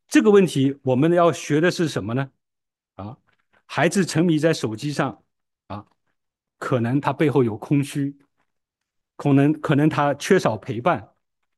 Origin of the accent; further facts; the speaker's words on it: China; 我们中国人特别害怕孩子吃苦和失败